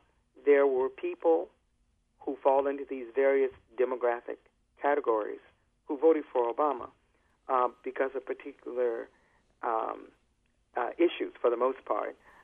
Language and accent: English; New York, United States; And I'm a New Yorker.